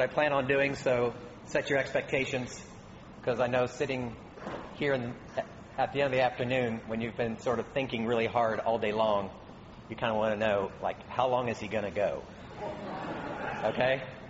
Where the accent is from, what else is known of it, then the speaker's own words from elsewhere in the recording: Indiana, United States; So as some of you know, I grew up outside Indianapolis. That's in Indiana, for those of you who are here.